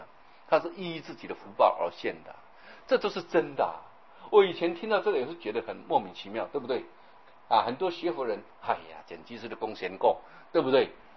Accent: China; 所以你看我们中国人啊，他有一套理论很好啊。

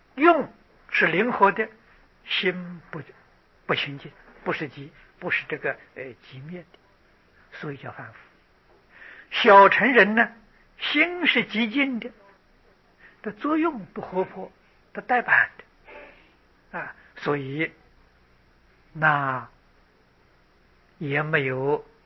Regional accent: China; 所以他的梵的经啊，我们中国人特别喜欢念

